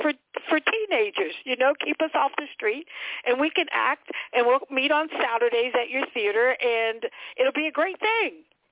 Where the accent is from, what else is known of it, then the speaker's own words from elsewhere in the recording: New York, United States; Yes. Born and raised in New York. My parents, my mom is Jamaican and my father's Cuban. All of my brothers and sisters were born in Jamaica, and I was the only child that was born here in the U.S. So, yeah, I'm from New York.